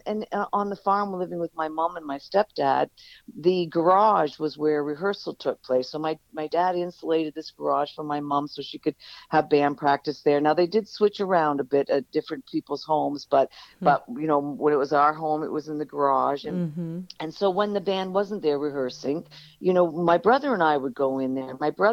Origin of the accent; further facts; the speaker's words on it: Canada; growing up as a Canadian